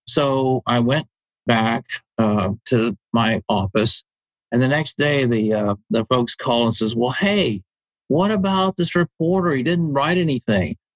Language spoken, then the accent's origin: English; Midwest, United States; now in Florida, United States; Well, I grew up in the Midwest before we came to Florida.